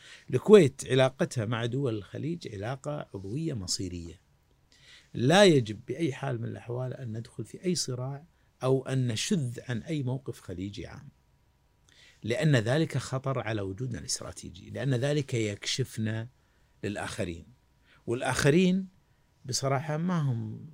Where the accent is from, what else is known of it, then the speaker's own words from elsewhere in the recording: Palestine; يعني احنا انا كفلسطيني مفروض اقول